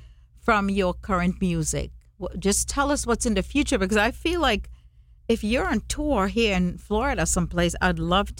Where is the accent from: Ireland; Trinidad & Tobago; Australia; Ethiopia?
Trinidad & Tobago; I'm from Trinidad. I'm, you know, Indian heritage from India, but born and raised in the Caribbean.